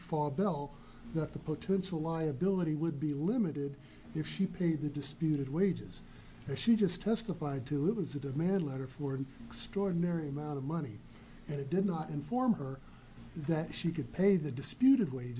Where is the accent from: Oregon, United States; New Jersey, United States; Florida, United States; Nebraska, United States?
Oregon, United States; Coos Bay; I'm an attorney from Coos Bay